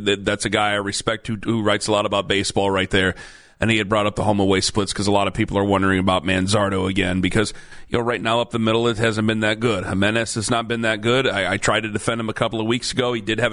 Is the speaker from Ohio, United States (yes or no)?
yes; Ohio, United States; I don't know every city in Ohio, even though I'm from here and I've been on the air here a long time now.